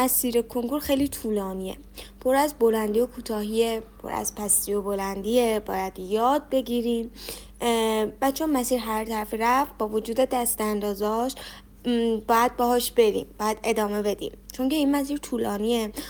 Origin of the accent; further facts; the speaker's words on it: Isfahan, Iran; حالا برفرض چون خودم اصفهانیم، همیشه روی جاده اصفهان تا مشهد مثال میزنم